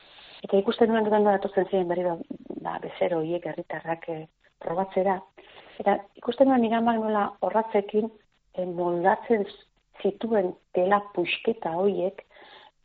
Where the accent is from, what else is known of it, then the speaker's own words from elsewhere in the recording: Etxebarria, Basque Country, Spain; herri txiki batean Etxebarrian, Markina ondoan, da herri txikian aietako izan da, eskolan danok euskaldunak ginen